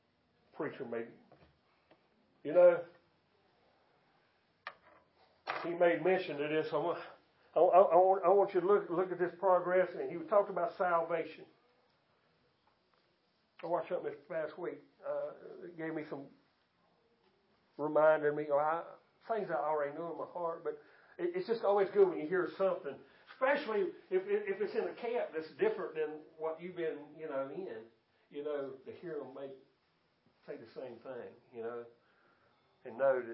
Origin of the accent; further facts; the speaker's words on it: Salisbury, North Carolina, United States; born there; They told me I was born here in Salisbury, up there, in that hospital up there, Rowan Memorial, back with Rowan Memorial Hospital. I was born over 8/4/56.